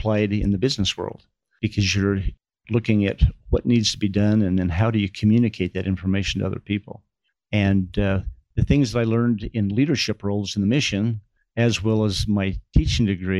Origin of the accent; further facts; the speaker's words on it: Aberdeen, Idaho, United States; I grew up outside of Blackfoot. I grew up in a small community close to Aberdeen. It was a small school.